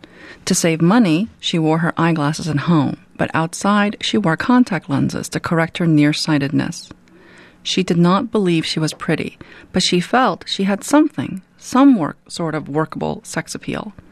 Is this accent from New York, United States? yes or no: yes; Queens, New York, United States; I was 7 and a half when I came to the country with my sisters. I'm the middle of three girls. We grew up in Elmhurst, Queens, just like the character Casey does.